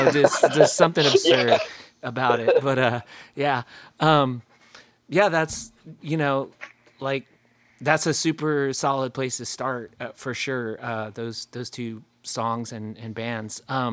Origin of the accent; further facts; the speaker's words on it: Florida, United States; I grew up in small town Florida. I grew up like outside of Fort Myers, like in a town with a graduating class of like 200.